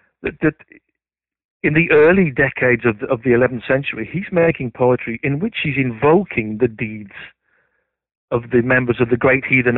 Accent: England, United Kingdom; But as a Briton, for example, as an Englishman who wrote that book

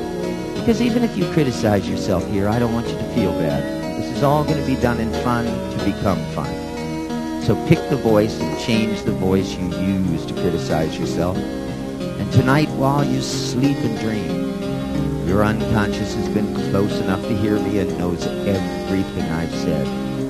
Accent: New Jersey, United States; He's also from New Jersey. I'm from New Jersey. Diltz is from New Jersey.

